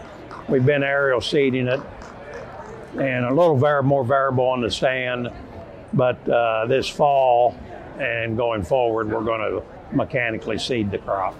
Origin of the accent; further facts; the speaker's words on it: Shelbyville, Indiana, United States; from Shelbyville, Indiana